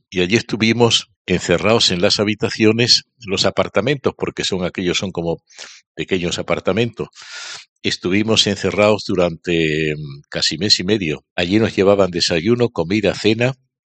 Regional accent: Extremadura, Spain; resido en Plasencia. Plasencia es, digamos, como mi patria chica, ¿no? Porque aunque yo soy de un pueblo que está a 7 kilómetros de Plasencia, pero Plasencia es la ciudad pues en que viví mi tiempo de seminario, en que mis padres se fueron a Plasencia después, ya cuando yo tenía 14 o 15 años

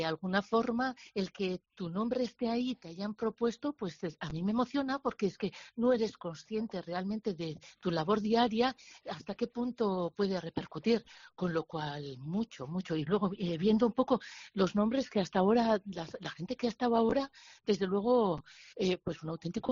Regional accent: Ondarroa, Basque Country, Spain; Yo no soy de Bilbao, ya sabéis, trabajo en Bilbao desde hace muchísimos años, soy de Ondarroa.

